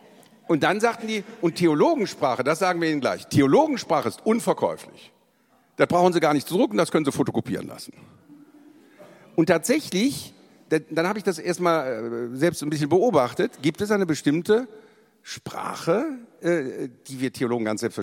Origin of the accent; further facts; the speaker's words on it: North Rhine-Westphalia, Germany; Und sage, ja, das Christentum ist bei uns im Rheinland erfunden worden, es ist nach 1000 Jahren dann in Palästina gelandet. Wir Rheinländer sind da immer so bescheiden, dass wir das nicht sagen.